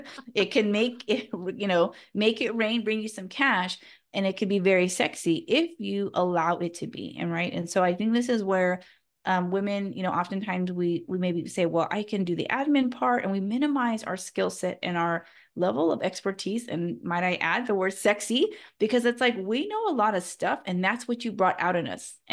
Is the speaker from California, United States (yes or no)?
yes; California, United States; we're both from the Central Valley